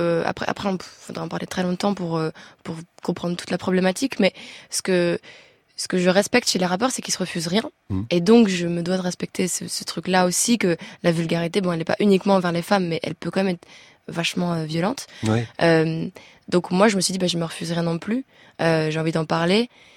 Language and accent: French; Belgium; born there; je parle français, je suis née en Belgique, ma langue maternelle, c'est le français